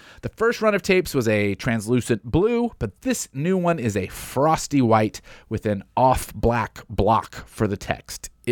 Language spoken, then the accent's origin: English; Nashville, Tennessee, United States; Quick context here and or a reminder, I am from the Nashville area.